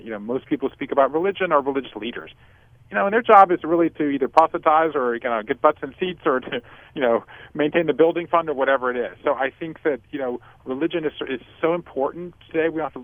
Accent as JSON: {"language": "English", "town": "Savannah", "region": "Georgia", "country": "United States", "tie": "born or raised there", "said": "Well, I grew up in Savannah, Georgia, five generations of Jews in Savannah"}